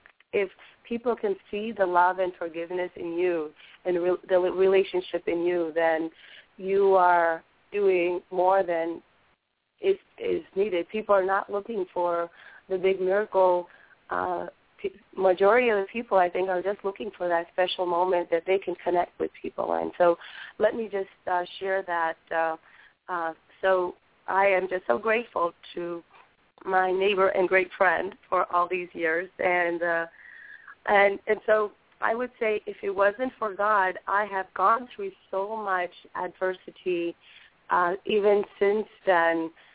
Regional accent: India; born there; I'm from a Hindu background. I was born in India.

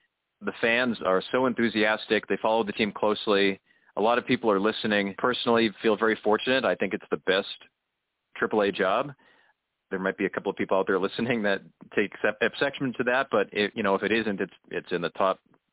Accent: Massachusetts, United States; I grew up in Massachusetts, so just having a chance to go to Idaho and then Alabama

